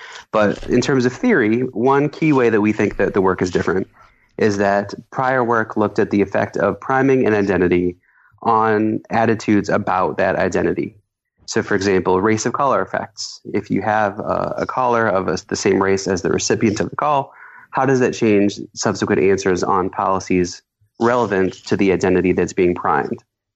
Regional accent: Iowa, United States; I was really proud of my home state of Iowa.

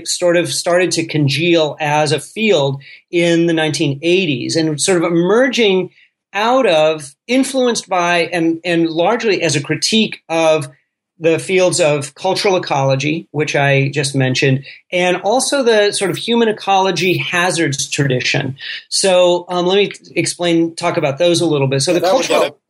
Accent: Colorado, United States; I grew up in Colorado, and as a fellow Westerner

